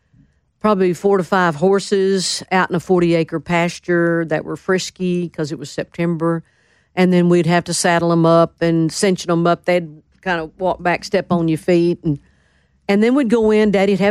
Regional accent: McAlester, Oklahoma, United States; born there; also born or lived in Kiowa / Chalky; I was born in McAllister.

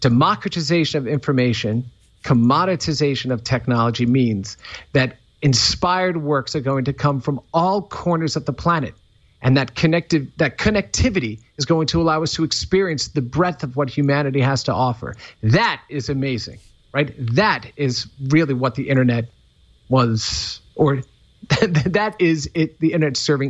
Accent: New York, United States; You know, growing up in New York, it's how many blocks could I walk before it got dark, before I had to come home again?

